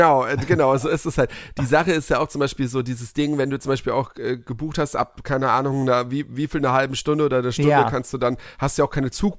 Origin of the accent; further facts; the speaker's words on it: Kirchhausen, Baden-Württemberg, Germany; mein anderes Dorf, wo ich herkomme, Kirchhausen